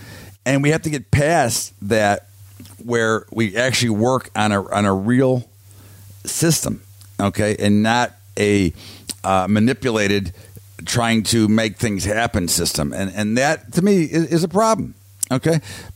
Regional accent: United States; Now, again, I'm an American. I love America. I think it's the greatest place on earth, and it will straighten out.

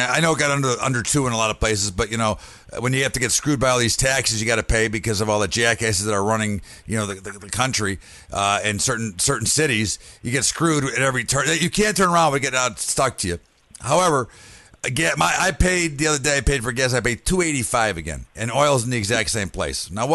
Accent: United States; this is always a thing that really bothers me as an American

